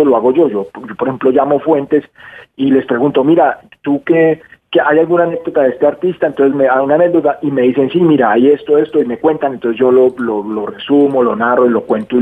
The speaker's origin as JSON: {"language": "Spanish", "town": "Villavicencio", "region": "Meta", "country": "Colombia", "tie": "born or raised there", "said": "Déjenme saludar a la gente de Villavicencio, mi tierra."}